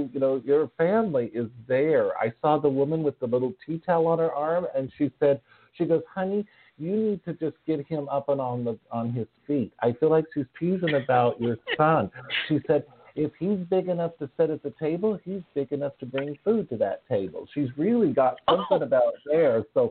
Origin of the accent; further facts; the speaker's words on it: New York, United States; I come from New York and I cook a very good pizza.